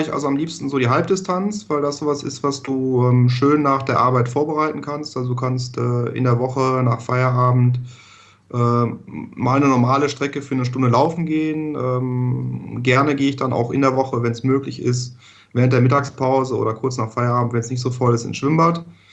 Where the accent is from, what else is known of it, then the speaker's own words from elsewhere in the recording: Düsseldorf, North Rhine-Westphalia, Germany; also born or lived in Hamburg; ich komme aus Düsseldorf